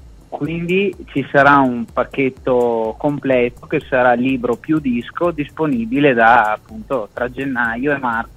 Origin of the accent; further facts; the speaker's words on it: Brendola, Veneto, Italy; Ma il video in realtà è stato girato tutto quanto nel mio paese, Brendola